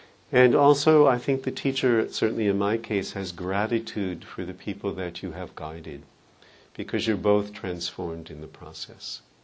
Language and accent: English; United States; You know, I'm an average guy, I'm American, grew up in an Irish Catholic family.